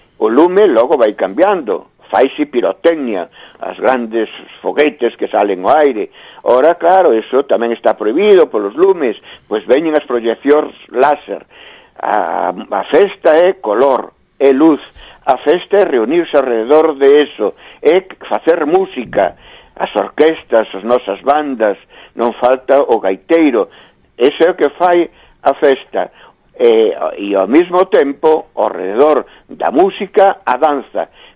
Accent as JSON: {"language": "Galician", "town": "O Carballiño", "region": "Galicia", "country": "Spain", "tie": "born or raised there", "said": "na miña terra do Carballiña"}